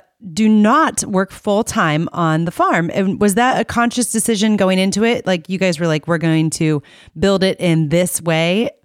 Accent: Iowa, United States; I'm from Iowa, and so my vision of maple syrup was probably those buckets still.

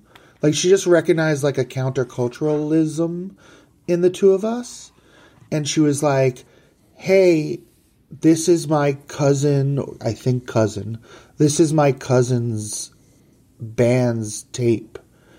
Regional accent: New York, United States; I grew up on Long Island.

